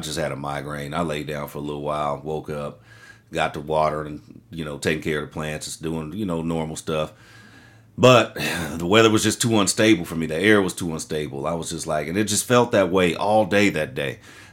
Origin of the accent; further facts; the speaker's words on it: Midwest, United States; I grew up in the country, honey.